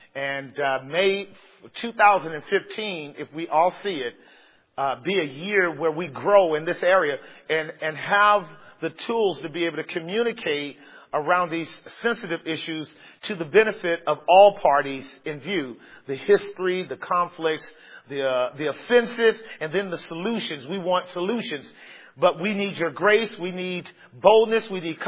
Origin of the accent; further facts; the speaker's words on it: California, United States; Before they ask me, I say, man, I'm from Cali. And I love it.